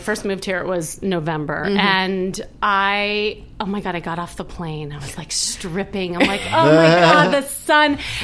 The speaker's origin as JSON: {"language": "English", "town": "Chicago", "region": "Illinois", "country": "United States", "moved": "yes", "lives_now": "Los Angeles, United States", "said": "Originally, I'm from Chicago, and I moved here about, 15 years ago with my family"}